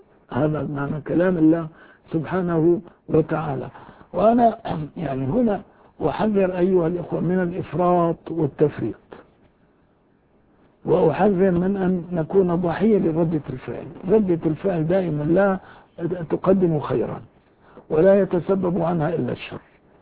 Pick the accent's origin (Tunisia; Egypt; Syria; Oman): Syria; أن أقول لك أنا من سوريا، أنا من هذا البلد